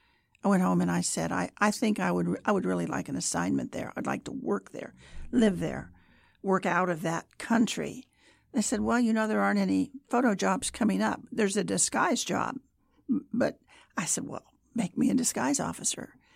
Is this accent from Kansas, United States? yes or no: yes; Kansas, United States; I think I said, what is the CIA? Because I was from Kansas and I didn't know.